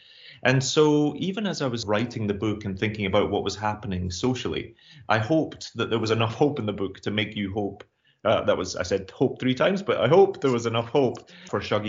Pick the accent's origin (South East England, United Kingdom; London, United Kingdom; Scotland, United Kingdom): Scotland, United Kingdom; Glasgow; You know, I grew up in Glasgow of the 80s